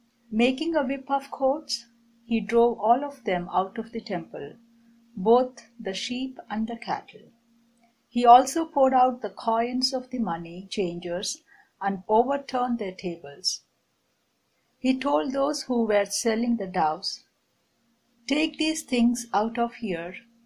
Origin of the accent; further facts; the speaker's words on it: Delhi, India; Right now, I'm serving my first call here at Faith. I'm from Delhi, India.